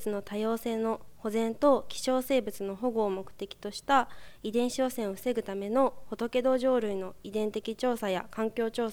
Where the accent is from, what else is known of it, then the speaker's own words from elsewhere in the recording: Kofu, Yamanashi, Japan; はい、山梨県甲府市の出身です。高校は甲府西高校に通っていました。